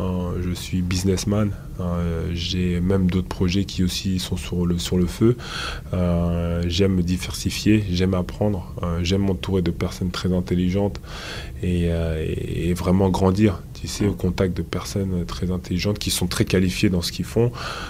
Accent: Benin; Je suis béninois. Hein, mon père est béninois.

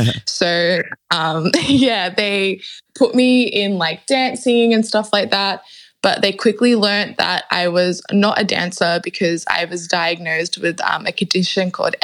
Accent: Sydney, New South Wales, Australia; born there; I was born in Sydney, Western Sydney to be exact. I come from, my dad, he was born in Uruguay and moved over to Australia when he was young.

